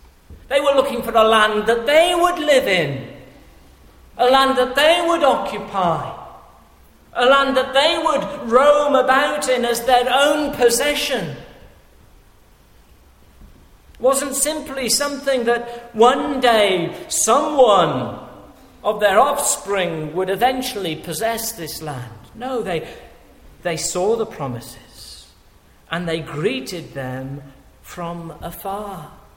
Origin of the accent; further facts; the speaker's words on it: Wales, United Kingdom; where I grew up in Wales